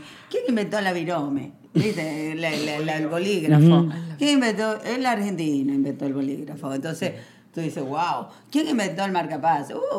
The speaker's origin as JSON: {"language": "Spanish", "town": "Caracas", "region": "Capital District", "country": "Venezuela", "said": "Puerto Cabello, yo soy caraqueña."}